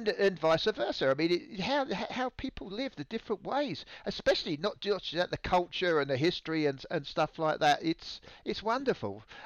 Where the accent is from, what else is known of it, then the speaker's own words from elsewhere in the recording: England, United Kingdom; I was raised in England